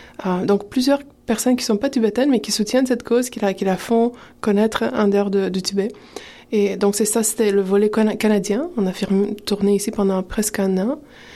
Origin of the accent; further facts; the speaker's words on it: Romania; J'ai grandi en Roumanie pendant le communisme